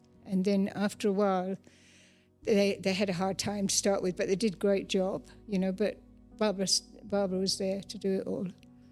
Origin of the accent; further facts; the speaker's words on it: Ireland; moved away; I came to Nanap from Ireland, straight from Ireland, off the plane